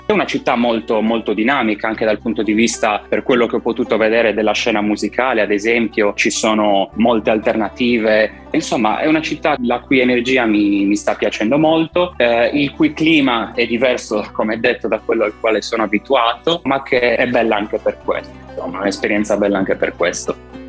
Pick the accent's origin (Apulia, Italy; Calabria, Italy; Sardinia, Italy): Sardinia, Italy; Cagliari; Da Cagliari.